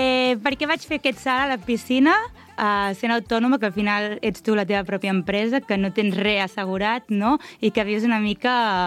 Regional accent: Vilafranca del Penedès, Catalonia, Spain; sóc de Vilafranca de tota la vida, nascuda aquí.

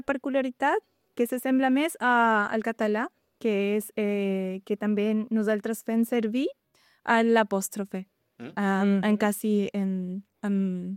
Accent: Paraguay; first language Guarani; Catalan is a second language; La llengua guaraní és la meva llengua materna. Llavors, els que més parlem a casa dels meus pares és la llengua guaraní, fluidament parlant.

